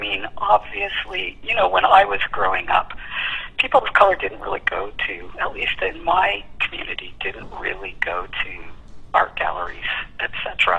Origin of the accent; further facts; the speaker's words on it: Hamilton, Ontario, Canada; now in Vancouver, Canada; I'm a woman artist of color. I live in Vancouver, but I grew up in Hamilton, Ontario